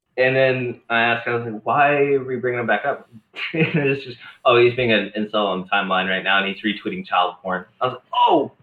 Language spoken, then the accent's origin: English; Texas, United States; born there; also born or lived in Colorado / Reno, Nevada; now in California, United States; So I was born in Texas and then, like, moved to Colorado, moved to Reno, Nevada, and then moved back to Texas after my parents tricked me back into moving down there.